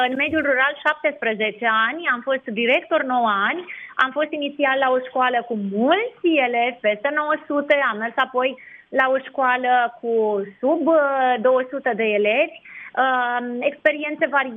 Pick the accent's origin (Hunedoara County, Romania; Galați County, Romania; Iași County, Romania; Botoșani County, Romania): Iași County, Romania; Iași; sunt mândră că sunt din Iași